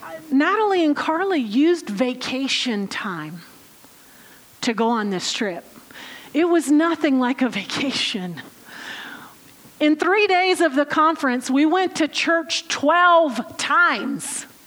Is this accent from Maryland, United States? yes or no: no; Ohio, United States; from Ohio, USA.